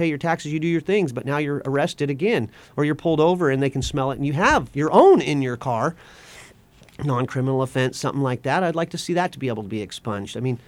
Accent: West Coast, United States; And I grew up on the West Coast.

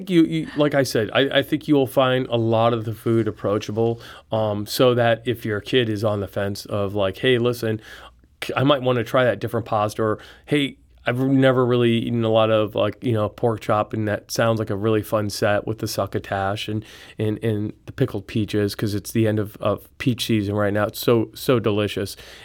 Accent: Santa Fe, New Mexico, United States; I loved growing up in Santa Fe, New Mexico. My family, had a restaurant there for 27 years.

